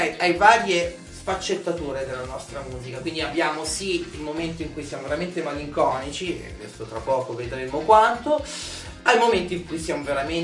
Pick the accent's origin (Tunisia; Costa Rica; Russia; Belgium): Belgium; Allora, io sono nato in Belgio, in primis.